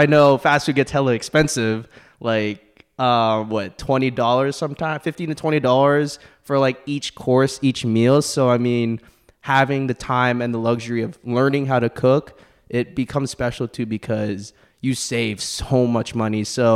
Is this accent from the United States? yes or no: no; Philippines; because I am Filipino myself